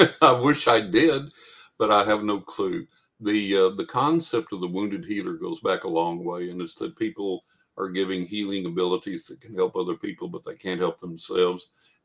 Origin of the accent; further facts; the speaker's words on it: New Mexico, United States; born there; now in Texas, United States; I live in Texas. And I said, funny thing, I was born in New Mexico, but I've never lived in New Mexico